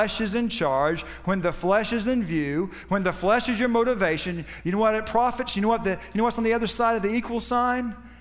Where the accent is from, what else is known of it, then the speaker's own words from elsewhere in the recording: Winter Haven, Florida, United States; I guess I've been around here my whole life. That's where I was born. I was born in Winter Haven.